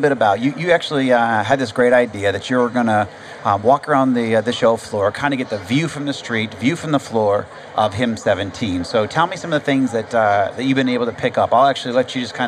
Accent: Atlanta, Georgia, United States; I have known the Tom Price has been a friend for about 17, 18 years now because we're both from Atlanta.

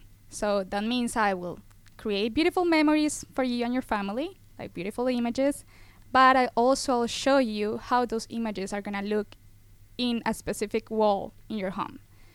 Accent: Colombia; born there; English is a second language; I was born in Colombia, but there I graduated actually from nursing and aesthetics.

